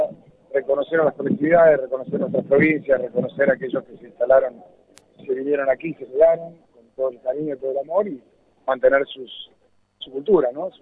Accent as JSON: {"language": "Spanish", "country": "Argentina", "said": "tenemos que discutir los problemas estructurales que tenemos como argentinos."}